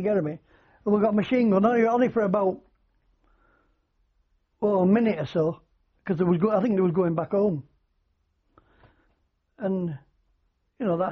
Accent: Hull, Yorkshire and the Humber, United Kingdom; Yes, I've lived and born and lived in Hull all my life.

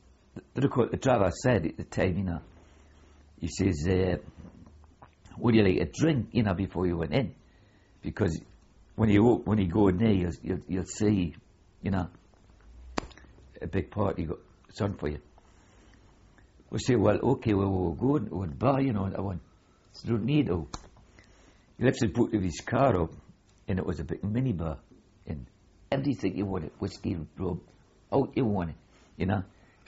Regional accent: North East England, United Kingdom; And different ones saying, are you Scottish? I'm Geordie.

